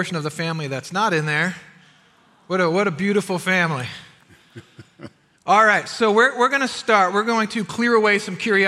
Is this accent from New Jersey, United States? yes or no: yes; New Jersey, United States; I grew up in New Jersey, but I have come to learn that Chicagoland people are kind of fond of you.